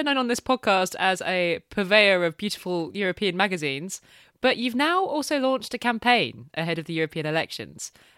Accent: United Kingdom; And frankly, like sometimes as a Brit, when I look at the options available at the ballot box

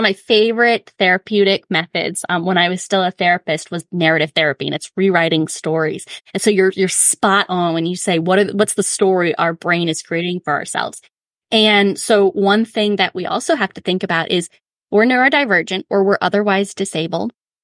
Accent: Louisiana, United States; So I grew up in Louisiana where there's hurricanes. And so all the houses are built on stilts.

